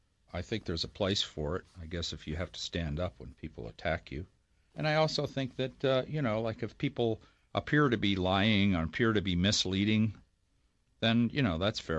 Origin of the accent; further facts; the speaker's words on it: Canada; I'm a Canadian. I'm mostly a citizen of the planet and a student of history